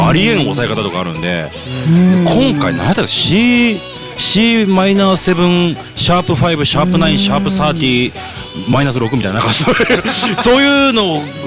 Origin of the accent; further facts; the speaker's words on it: Fukuoka, Japan; やっぱ僕ら福岡の人間なんで、